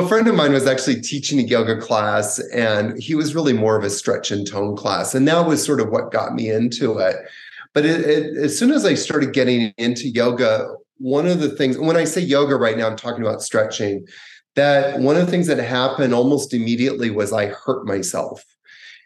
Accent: Canada; when I was about 18, growing up in Canada

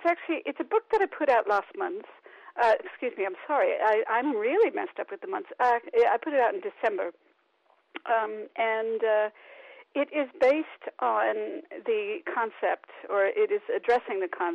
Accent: Brooklyn, New York, United States; born there; moved away; I never said the words Tweedy Tweed Street, because I was born in Brooklyn, but I haven't lived there in 40 years.

